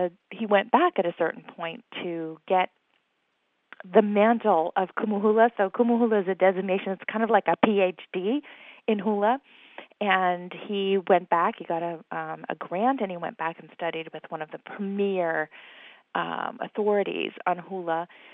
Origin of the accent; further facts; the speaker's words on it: Hawaii, United States; Of course, I was born and raised in Hawaii